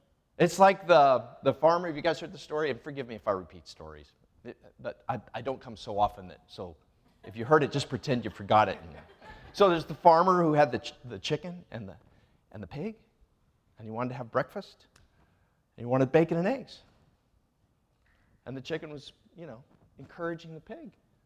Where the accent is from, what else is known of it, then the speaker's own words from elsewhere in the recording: Puebla, Mexico; I'm a young guy that I was raised in missionary school. I grew up in Puebla, Mexico, down in central Mexico.